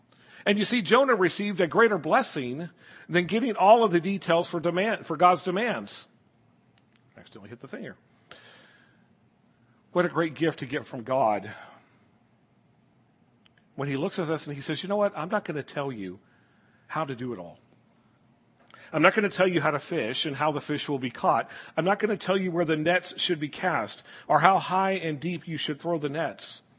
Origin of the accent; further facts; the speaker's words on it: the South, United States; I grew up in the South. Fire and brimstone sermons.